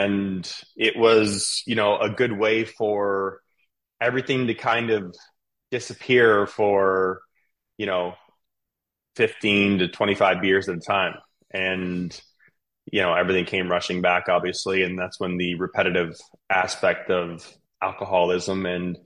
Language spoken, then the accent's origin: English; Ontario, Canada; I grew up in Canada, as I was telling you before we started recording. I'm Canadian, born and raised. I grew up on a farm about 2.5 hours east of Toronto, a 500-acre cattle farm.